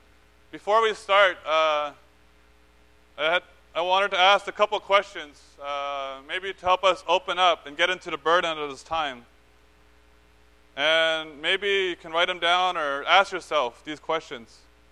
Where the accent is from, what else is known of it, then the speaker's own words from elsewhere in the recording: Montreal, Quebec, Canada; I'm from Montreal, and I'm here to gain Christ with you.